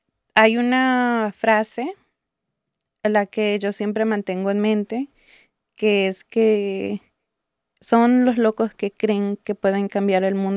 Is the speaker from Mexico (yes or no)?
yes; Mexico City, Mexico; yo de niña en la Ciudad de México, mi papá era policía en la ciudad